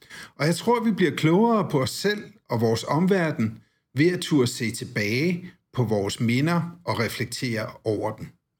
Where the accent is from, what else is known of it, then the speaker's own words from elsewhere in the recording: Haderslev, Region of Southern Denmark, Denmark; Haderslev, den by, hvor jeg voksede op og som jeg forlod i sommeren 1990.